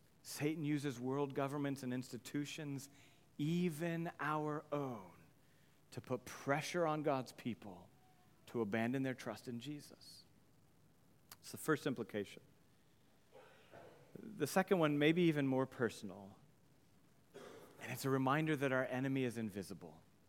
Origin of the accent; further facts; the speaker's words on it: United States; I'm American